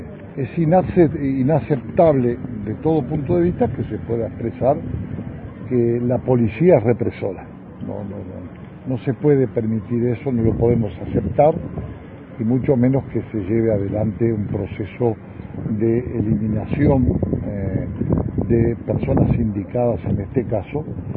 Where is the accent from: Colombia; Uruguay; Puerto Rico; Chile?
Uruguay; Yo, como ciudadano uruguayo